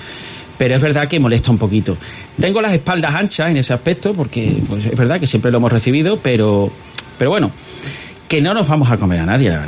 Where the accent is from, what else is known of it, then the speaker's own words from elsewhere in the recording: Badajoz, Extremadura, Spain; yo soy de Badajoz por los cuatro costados